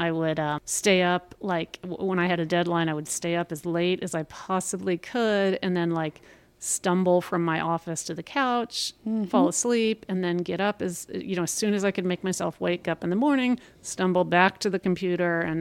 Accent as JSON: {"language": "English", "town": "Dayton", "region": "Ohio", "country": "United States", "tie": "born or raised there", "said": "We sort of are. I'm from the Dayton area. I don't know if you knew that."}